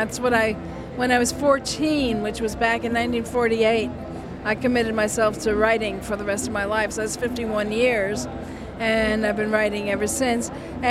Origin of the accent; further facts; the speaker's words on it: Brooklyn, New York, United States; moved away as an adult; I was born in Brooklyn, and I think that's what I was doing the first 34 years of my life. But since I moved out west, I have never really wanted to be back.